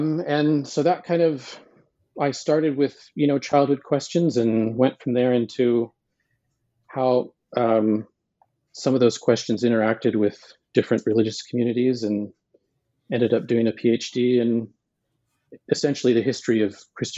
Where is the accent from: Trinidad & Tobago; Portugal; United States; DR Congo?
United States; Montana; born there; I was born in Montana, which really isn't what one would think of as the environment, you know, to launch a career in Islamic studies.